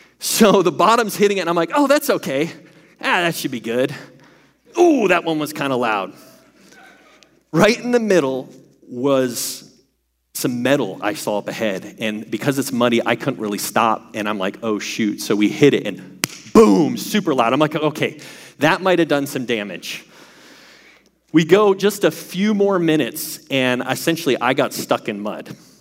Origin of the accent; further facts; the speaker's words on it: New England, United States; Anyway, can you tell I'm from the East Coast, kind of snooty New England background?